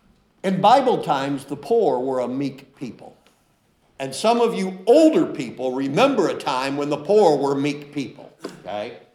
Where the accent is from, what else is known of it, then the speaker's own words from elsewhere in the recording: New York, United States; I grew up in Cattaraugus County, New York.